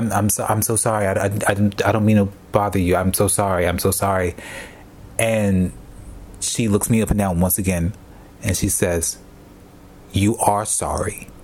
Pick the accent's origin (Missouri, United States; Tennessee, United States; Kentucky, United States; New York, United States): Tennessee, United States; I always tell people I'm from Tennessee. You know, the home of country music and racism.